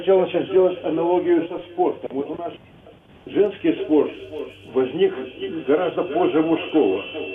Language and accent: Ukrainian; Kyiv, Ukraine